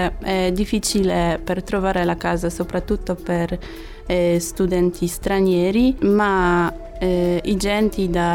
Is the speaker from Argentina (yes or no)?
no; Poland; Italian is a second language; now in Cagliari, Italy; Sono dalla Polonia.